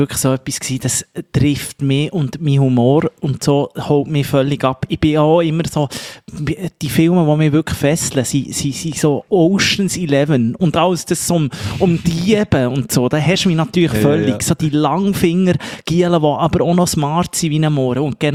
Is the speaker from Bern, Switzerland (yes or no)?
yes; Bern, Switzerland; dass man als Berner noch gut Französisch redet im Vergleich zu Zürcher